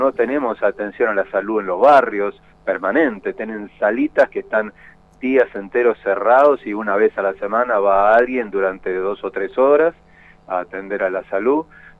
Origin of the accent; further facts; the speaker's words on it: Buenos Aires, Argentina; born there; moved away as an adult; also born or lived in Catriel; now in Bariloche, Argentina; ya teníamos varios años de vivir en Catriel, en Río Negro. Nací en Buenos Aires, pero bueno, ya hace más de 35 años que vivo en la Patagonia, hace 30 en Bariloche.